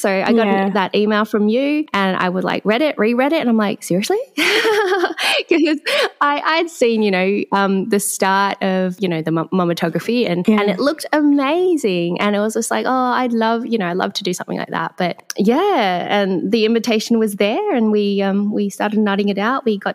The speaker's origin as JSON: {"language": "English", "town": "Sydney", "region": "New South Wales", "country": "Australia", "tie": "born or raised there", "also_born_or_lived": "Singapore", "said": "I was born in Sydney, Australia, and I've lived here pretty much all my life, except for a few years in Singapore when my dad was just placed on business there. My parents are of a Singaporean and Malaysian heritage."}